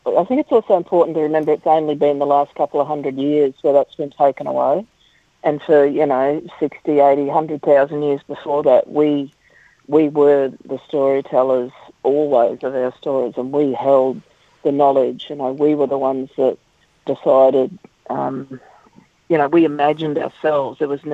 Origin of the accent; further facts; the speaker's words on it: Brisbane, Queensland, Australia; up in Brisbane mostly. I did spend a decade down on Bundjalung country just after 2000, but most of the time been in southeast Queensland, and that's where I was born and where my family's been for a couple of generations now. So, yeah, member of the Brisbane Murray community, although I call myself Koori.